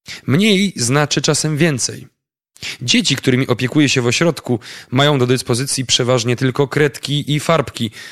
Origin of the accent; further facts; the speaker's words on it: Austria; Polish is a second language; now in Poland; przyjechałem z Austrii, mam 25 lat. To był impuls, że pomyślałem o Polsce.